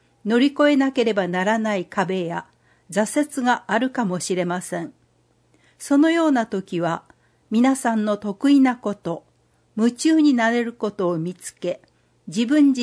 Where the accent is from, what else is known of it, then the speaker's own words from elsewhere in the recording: Iki, Nagasaki, Japan; moved away as an adult; 私は高校卒業後、壱岐を離れ、親元を離れ、一人暮らしをして大学に通っています。生まれ育った壱岐を離れ、異なる地で生活してみると